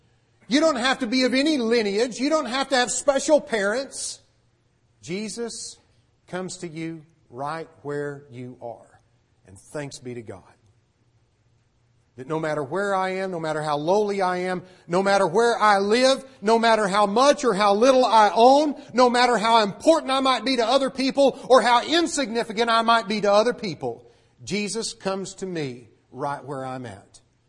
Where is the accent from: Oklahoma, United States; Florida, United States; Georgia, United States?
Oklahoma, United States; I grew up in Oklahoma, and so I know that people from Arkansas make fun of Okies